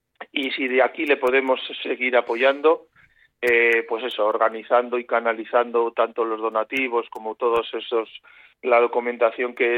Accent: Bilbao, Basque Country, Spain; yo también soy bilbaíno como muchos de los que están escuchando

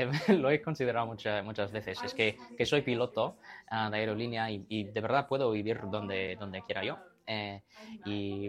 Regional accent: Basque Country, Spain; Aquí como vasco

